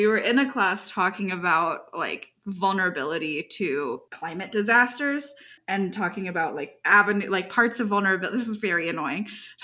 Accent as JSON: {"language": "English", "country": "United States", "said": "I'm from the United States of America."}